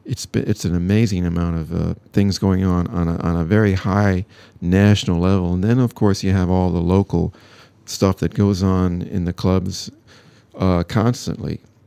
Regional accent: Richmond, Virginia, United States; It in Richmond, Virginia, my hometown.

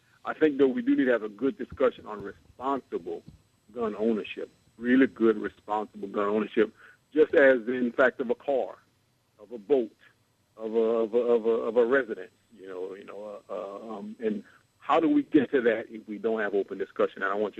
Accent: Louisiana, United States; I'm from San Andreas Parish. We're right now right at 10% on the sales tax.

